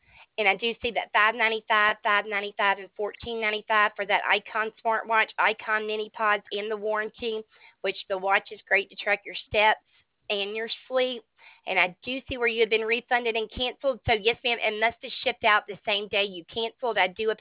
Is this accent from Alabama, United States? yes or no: yes; Alabama, United States